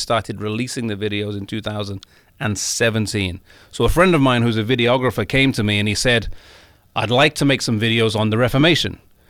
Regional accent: England, United Kingdom; also born or lived in United States; I am from England. As you mentioned, the accent, though it's not the strongest English accent, as a few people do let me know. I lived in America for about 10 years on and off. I studied here, then I worked here. But I live in England.

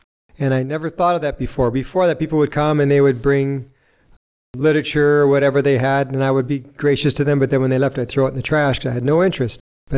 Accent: New York, United States; And I grew up here up in the Western New York, upstate New York.

